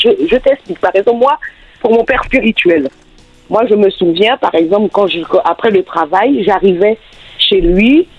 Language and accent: French; French Antilles, France; chez nous, aux Antilles, on sait quand on va mourir.